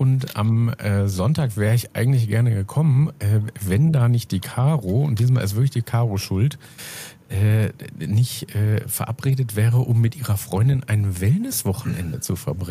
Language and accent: German; Northern Germany, Germany; Ja, wo ich herkomme, sagt man ja immer Moin, von daher ist das in Ordnung.